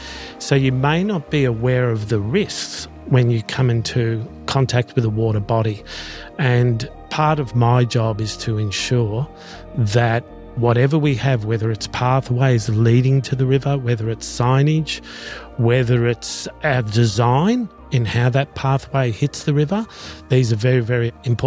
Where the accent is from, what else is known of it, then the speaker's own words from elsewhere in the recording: Australia; I grew up in Australia, and my parents were from the generation post-World War II arrivals.